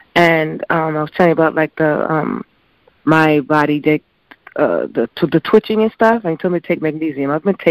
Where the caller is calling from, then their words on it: New York, United States; New York.